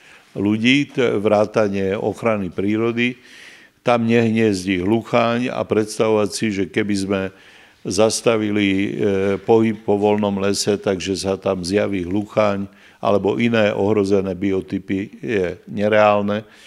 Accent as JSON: {"language": "Slovak", "region": "Lowlands", "country": "Slovakia", "tie": "born or raised there", "said": "ja som dieťa z Dolniakov"}